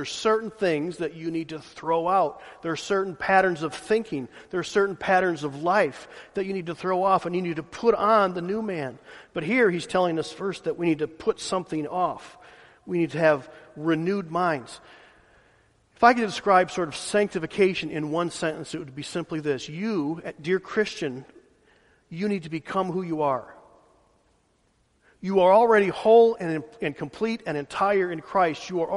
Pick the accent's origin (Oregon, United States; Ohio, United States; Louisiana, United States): Ohio, United States; now in Georgia, United States; Roy mentioned that I'm coming from Ohio down to Georgia, and the climate's different. and the society is different.